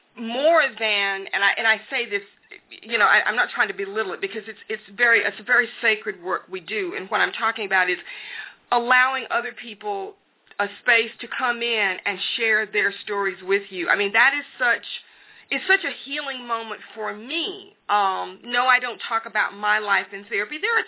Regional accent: the South, United States; I was brought up in the South. You know, I'm African-American

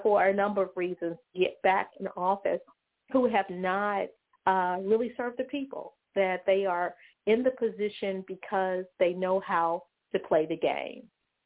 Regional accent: Memphis, Tennessee, United States; I grew up in Memphis, and years ago, there was a congressman by the name of Harold Ford.

